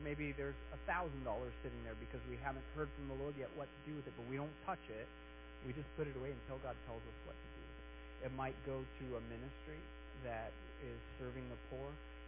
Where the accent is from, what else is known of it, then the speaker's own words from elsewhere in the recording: United States; I'm American. I want to live on 100%. I'm American.